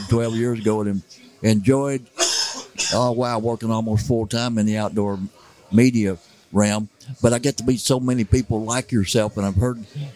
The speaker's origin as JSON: {"language": "English", "town": "East Prairie", "region": "Missouri", "country": "United States", "tie": "born or raised there", "said": "I was born and raised in East Prairie."}